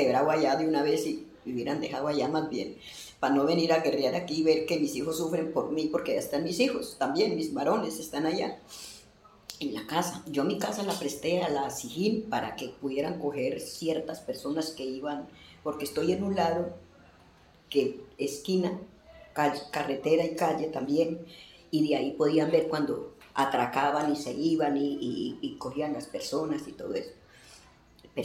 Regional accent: Colombia; porque no tengo papeles, no soy de acá, soy colombiana.

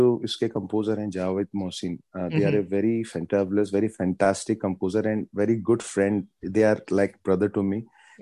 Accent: Uttarakhand, India; I am from a little village from Uttarakhand. एक nature का जो एक प्रभाव है वो मेरे अंदर है, क्योंकि मैं पहाड़ों में पला बड़ा हूँ बचपन से, और पहाड़ों से मेरा बहुत लगाव है। मेरी स्कूलिंग भी पहाड़ों में हुई है, मेरा जन्म भी उधर हुआ है।

